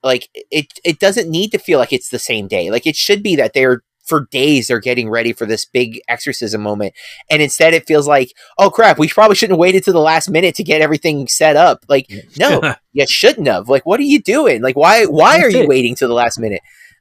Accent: Southern United States, United States; What do you know about that, Mr. Europe? I'm from the South.

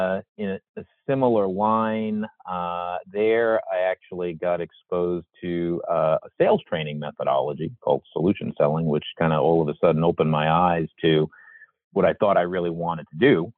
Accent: New York City, New York, United States; Born and raised in New York City, worked for Chase Manhattan Bank

